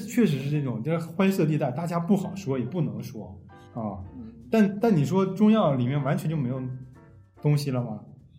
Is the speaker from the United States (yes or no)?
no; China; 我们中国人这么厉害